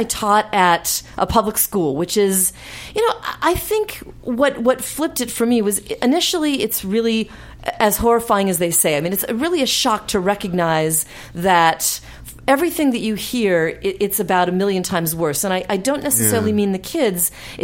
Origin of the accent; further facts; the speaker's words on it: California, United States; And then I wanted to come back to California because this is my home state. I, you know, grew up here.